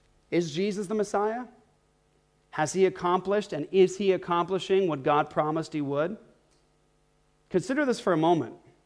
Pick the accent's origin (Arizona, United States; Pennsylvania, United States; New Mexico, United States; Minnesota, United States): Arizona, United States; Tempe; I'm a Christian from Tempe, Arizona, a long way away from you.